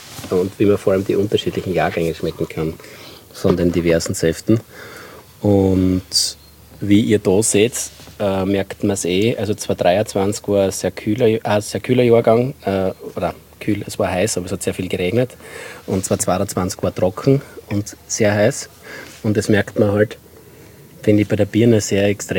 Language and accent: German; Styria, Austria; Ich komme aus einer der ältesten Weinbaufamilien, oder ältesten Weinbaufamilien, aus einer sehr gestandenen Weinbaufamilie in der Südsteiermark.